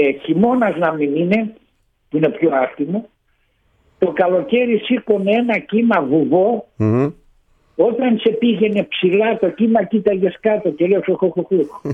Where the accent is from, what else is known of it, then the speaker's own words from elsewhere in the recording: Pyrgos, Western Greece, Greece; Μεγάλωσα στον πύργο Ηλίας, mm-hmm, μέσα σε μια τεράστια φτώχεια.